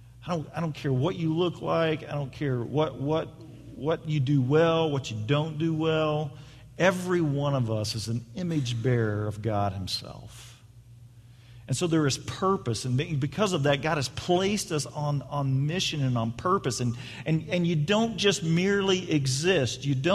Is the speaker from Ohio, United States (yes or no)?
no; Independence, Missouri, United States; born there; I go, well, you know, man, I was born in Missouri. Born in Independence, Missouri, just outside of Kansas City